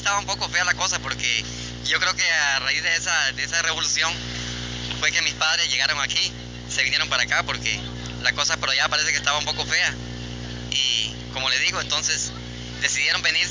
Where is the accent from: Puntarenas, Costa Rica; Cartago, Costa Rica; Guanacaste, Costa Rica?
Guanacaste, Costa Rica; Quebrada Grande; now in Montezuma, Costa Rica; Nosotros nos vinimos a caballo desde Quebrada Grande, Tirarán, hasta el puerto de Bebedero, por ahí. De ahí tomamos una lancha a Punta Arenas, y de Punta Arenas tomamos otra lancha que nos trajo aquí a Montezuma.